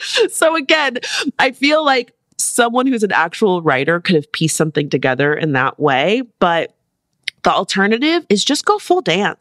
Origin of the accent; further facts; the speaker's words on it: Bronx, New York, United States; that I heard when I was growing up in the Bronx. You remember I'm from the Bronx. This is one that we told on the block.